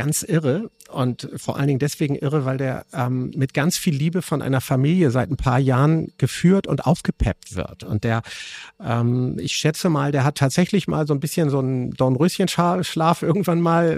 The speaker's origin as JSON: {"language": "German", "town": "Bad Segeberg", "region": "Schleswig-Holstein", "country": "Germany", "said": "Also ich komme ja aus dem Norden von Hamburg, aus einer Kleinstadt Bad Segeberg"}